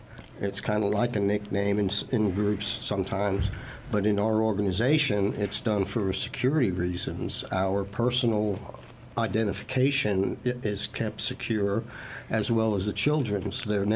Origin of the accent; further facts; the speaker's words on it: New York, United States; I'm from New York. And that's all set in the Hudson River Valley initially.